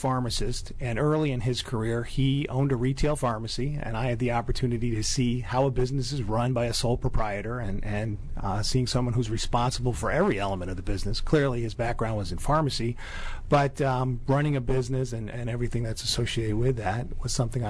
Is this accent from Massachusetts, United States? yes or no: yes; Great Barrington, Massachusetts, United States; I grew up in Massachusetts, went to the University of Massachusetts